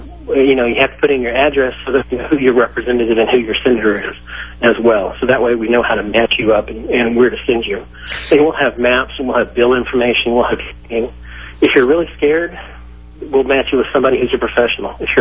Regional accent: Stephenville, Texas, United States; And I'm from Stephenville, Texas, which is a small town outside of Fort Worth and, you know, a good 60 miles from anything.

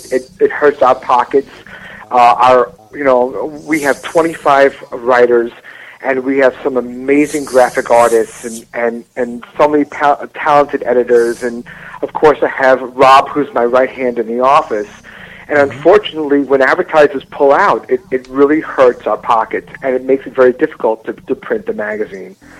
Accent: New York, United States; I arrived in New York last night, and it's great. I'm from New York, and I always love being here, and coming back is just great.

